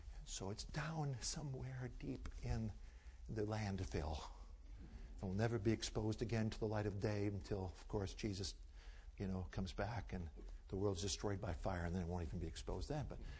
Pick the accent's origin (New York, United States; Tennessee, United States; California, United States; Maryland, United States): Maryland, United States; Before my wife and I were married, of course, we grew up in Maryland